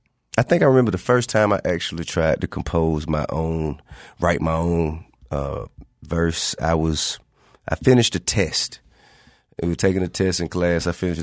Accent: Atlanta, Georgia, United States; I grew up in Atlanta on the west side.

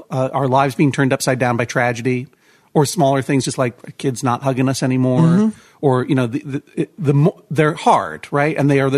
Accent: Brookline, Massachusetts, United States; growing up in Brookline

